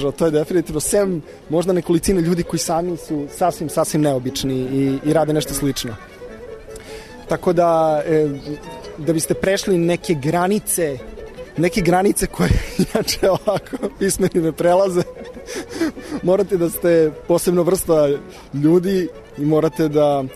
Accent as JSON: {"language": "Serbian", "region": "Belgrade", "country": "Serbia", "said": "Nisam, iz Beograda sam, ali radio sam blizu Subotice u Novom Kneževcu."}